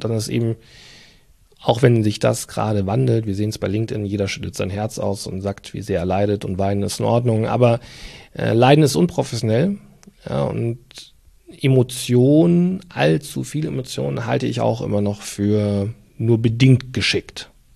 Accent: Regensburg, Bavaria, Germany; Ja, ich komme ja gebürtig aus Regensburg

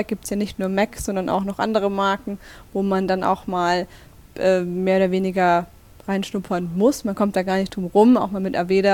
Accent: Baden-Württemberg, Germany; also born or lived in Stuttgart; now in Berlin, Germany; Ja, ich komme aus Baden-Württemberg.

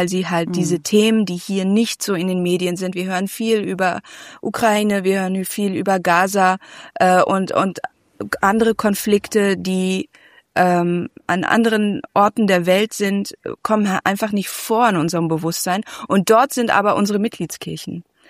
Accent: Indonesia; ich komme ja aus, also oder ich bin ja in Indonesien groß geworden

